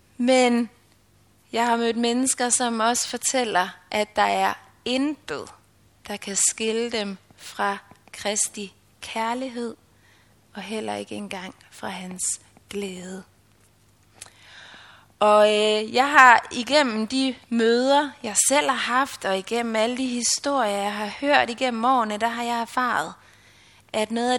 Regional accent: Zealand, Denmark; jeg ikke stammer fra Jerm oprindeligt. Både Jonas og jeg, vi kommer fra Sjælland, men fandt hinanden herovre og rottede os sammen som to sjællændere i eksil.

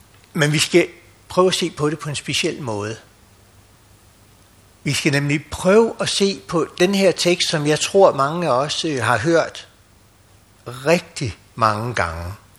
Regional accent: Frederikssund, Capital Region of Denmark, Denmark; end man er hjemme i Frederikssund, hvor jeg kommer fra.

